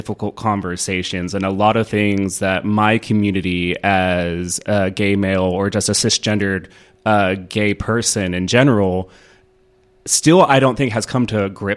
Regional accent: Texas, United States; because the way I was raised in East Texas, it was hard enough

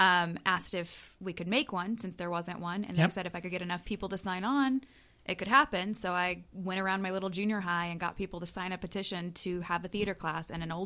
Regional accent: Fort Worth, Texas, United States; also born or lived in California; I traveled around a lot when I was little.

